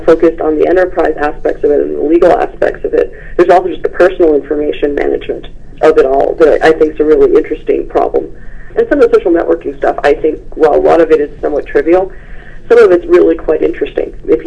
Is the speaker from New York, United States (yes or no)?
no; Michigan, United States; now in Silicon Valley, United States; since I've come out to Silicon Valley, because I'm from Michigan originally